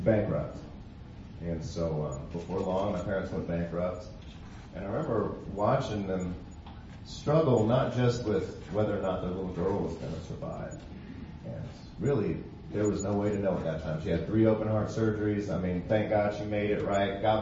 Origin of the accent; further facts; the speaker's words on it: Missouri, United States; I learned Missourians can make our own decisions when I was a kid growing up in Mid-Missouri.